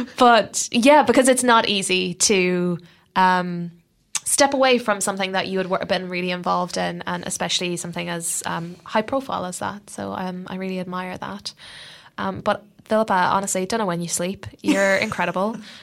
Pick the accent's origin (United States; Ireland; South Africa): Ireland; You know, growing up in Ireland, you're a lot closer and you get a lot more of the history from Europe